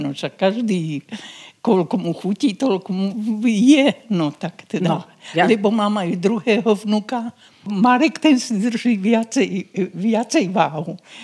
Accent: Nová Baňa, Banská Bystrica Region, Slovakia; Áno, lebo ja som rodáčka z Novej Bani.

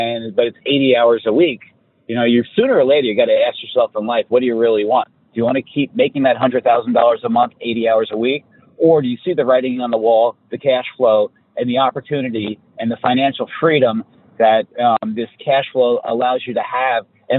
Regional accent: New York, United States; And I'm a New Yorker. I live in Texas.

